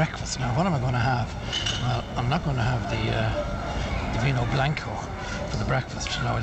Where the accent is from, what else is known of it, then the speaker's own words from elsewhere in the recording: Ireland; because I'm Irish